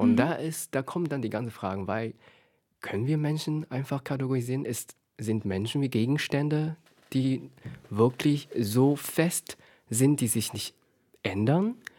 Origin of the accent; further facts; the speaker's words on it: China; Mindestens bei uns in China, die Stereotype, diese Inhalte in der Schublade von Jungfrau sind, dass sie einfach so unbrechenbar sind